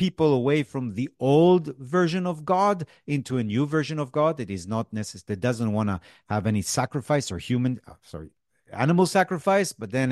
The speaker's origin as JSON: {"language": "English", "country": "Israel", "tie": "born or raised there", "said": "Besides growing up in Israel, you know, but still."}